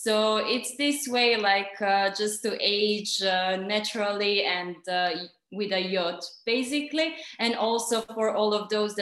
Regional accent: Montenegro; I'm from here, from Montenegro.

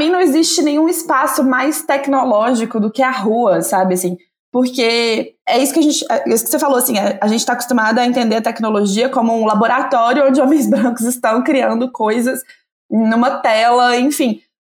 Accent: Brazil; E uma das coisas que eu cito é o nosso poder enquanto brasileiros da gambiarra, sabe?

